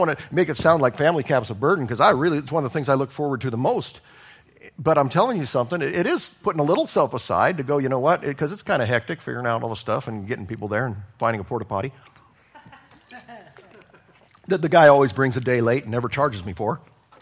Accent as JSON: {"language": "English", "town": "Juneau", "region": "Alaska", "country": "United States", "said": "They were like me when I came from Juneau. I didn't even get it. I'm like, people have horses?"}